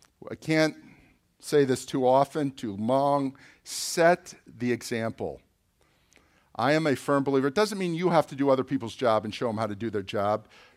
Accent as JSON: {"language": "English", "town": "Boca Raton", "region": "Florida", "country": "United States", "tie": "born or raised there", "said": "Back in first grade, I went to school here in Boca Raton. I'm from Boca, I told you that. I grew up in Royal Palm. Okay, so I grew up on the right side of the tracks."}